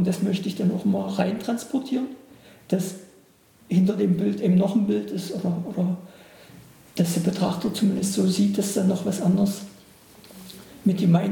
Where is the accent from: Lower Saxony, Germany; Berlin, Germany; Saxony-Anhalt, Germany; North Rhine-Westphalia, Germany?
Saxony-Anhalt, Germany; Bernburg; Also ich bin aus Bernburg, es war eine große sowjetische Garnisonsstadt, fast ja, so ungefähr, riesige Russenkasernen. Wir sind mit den Menschen groß geworden